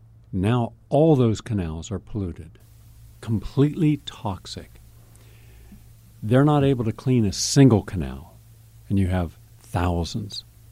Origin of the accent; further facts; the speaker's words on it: Upper Midwest, United States; Growing up in the Upper Midwest, just about like every lake there is covered in algae.